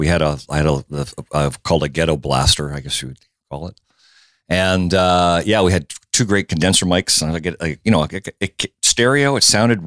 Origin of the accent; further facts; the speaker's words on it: United States; also born or lived in Tsawwassen, Canada; I grew up mostly in the United States.